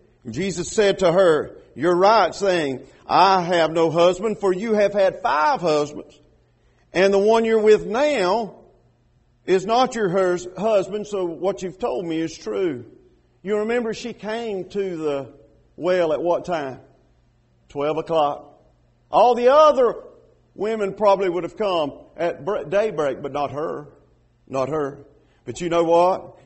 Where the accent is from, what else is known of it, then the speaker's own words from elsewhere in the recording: Georgia, United States; I'm from Georgia, and we do have to use our fingers and our feet every now and then to throw it in there.